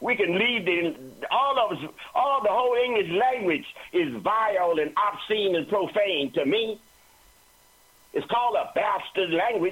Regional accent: Oakland, California, United States; But when I grew up in West Oakland, in the Harlem of the West, nigga wasn't no bad word.

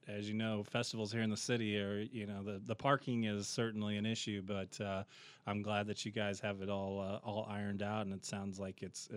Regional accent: St. Louis, Missouri, United States; I'll let you know I am originally from the St. Louis area

